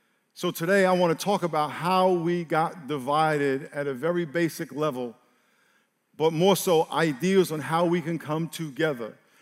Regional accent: New York, United States; A little background. I grew up in New York. I have a white grandmother, She's passed. She married a black man from Jamaica.

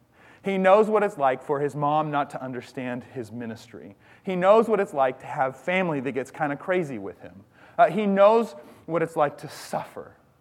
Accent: Bellingham, Washington, United States; I grew up in Bellingham, Washington.

